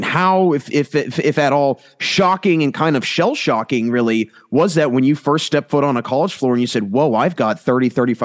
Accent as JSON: {"language": "English", "region": "Maryland", "country": "United States", "said": "I'm from Maryland, and we had shot clock in high school."}